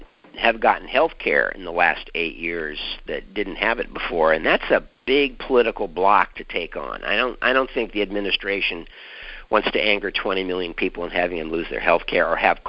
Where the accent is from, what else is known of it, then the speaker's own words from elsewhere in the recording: California, United States; growing up in California from the standpoint of working in workers' comp